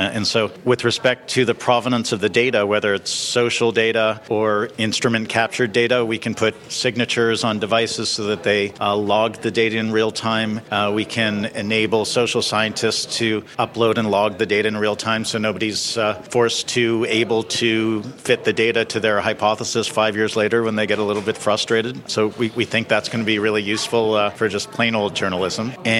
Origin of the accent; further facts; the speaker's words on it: Toronto, Ontario, Canada; We're both from Toronto. I was back home visiting my family.